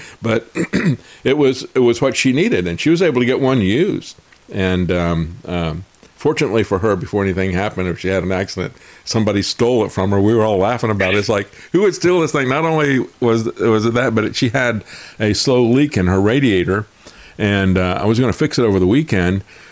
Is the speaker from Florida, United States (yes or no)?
yes; Florida, United States; Yeah, you remember, I grew up in Florida, and so the Volkswagen that I aspired to have was the dune buggy.